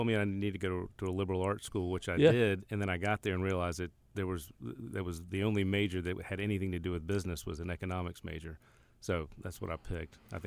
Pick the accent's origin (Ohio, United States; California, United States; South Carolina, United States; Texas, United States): South Carolina, United States; Campobello; I grew up in Campobello, about 20 minutes outside on a farm, cattle farm.